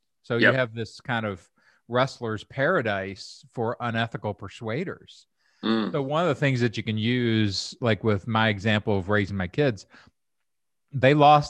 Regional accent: Kentucky, United States; because I grew up in Kentucky.

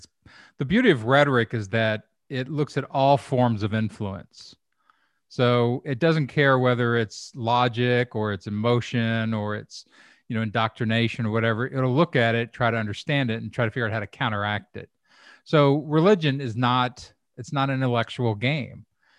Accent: the South, United States; I grew up Catholic in the South, and it's not even just that, discussing things.

